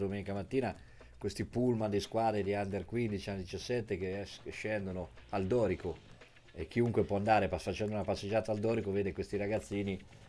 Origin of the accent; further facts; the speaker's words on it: Ancona, Marche, Italy; ma io sono d'Ancona e una mano la do, quello sì.